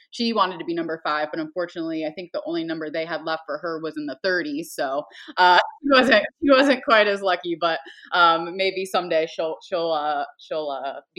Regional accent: Columbus, Ohio, United States; when we were down here in Columbus, my hometown, on, you know, the Buckeyes field

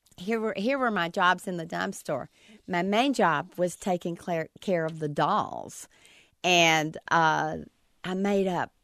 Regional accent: Grundy, Virginia, United States; My hometown of Grundy, Virginia, has just gone through this huge flood control project.

